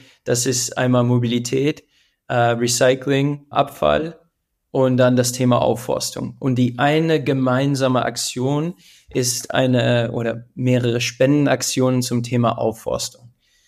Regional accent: New Jersey, United States; ich bin in den USA aufgewachsen, in New Jersey. Also New Jersey ist nichts Besonderes im Sinne von Natur, aber meine Eltern kommen aus Frankreich, kommen aus den Alpen

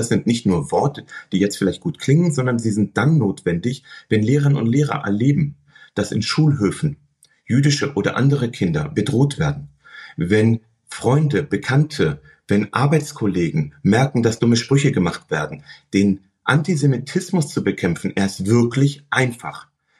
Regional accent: Hamburg, Germany; Ich bin Hamburger, es ist meine Heimat. Ich wollte es nicht verlassen.

